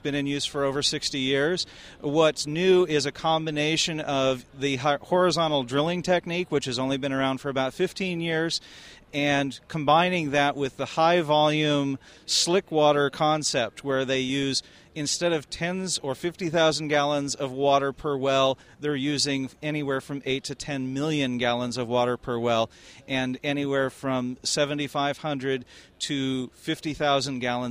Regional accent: Youngstown, Ohio, United States; I'm from Youngstown, Ohio.

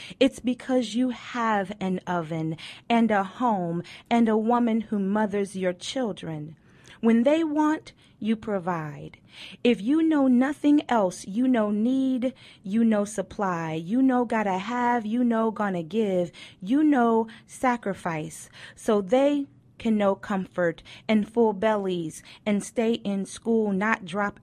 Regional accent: Kentucky, United States; accent: Kentucky; My Kentucky accent came out just then when I said I am.

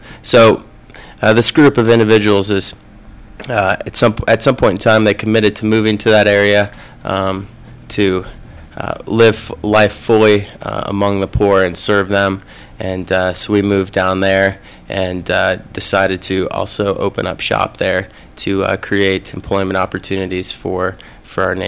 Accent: Dayton, Ohio, United States; No, I'm from Dayton originally.

